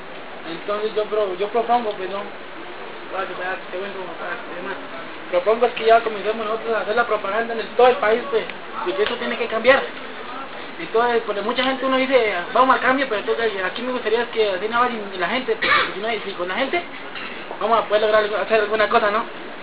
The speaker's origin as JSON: {"language": "Spanish", "region": "Cauca", "country": "Colombia", "said": "vengo de La Cauca, soy representante de Acicampo."}